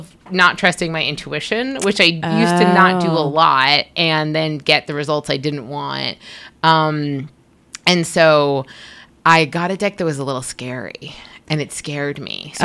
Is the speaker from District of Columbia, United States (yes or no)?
no; Boston, Massachusetts, United States; because I grew up in Boston, and you know, it's such a privilege to have access to a city when you're young.